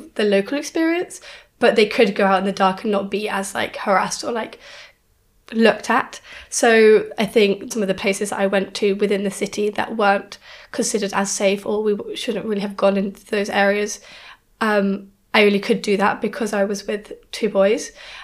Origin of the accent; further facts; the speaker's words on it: Maastricht, Limburg, Netherlands; we're students from the Netherlands, from Maastricht